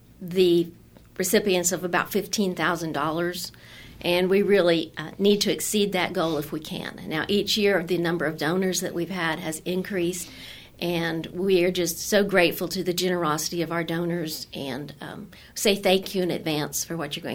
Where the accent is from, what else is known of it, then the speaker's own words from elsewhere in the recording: Emporia, Kansas, United States; because I grew up here in Emporia, seeing the house when it was still used as a residence.